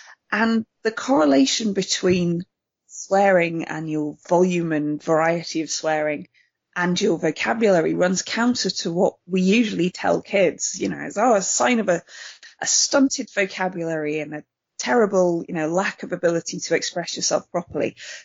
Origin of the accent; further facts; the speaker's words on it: Yorkshire and the Humber, United Kingdom; moved away; I grew up in Yorkshire and more of my northern's coming out.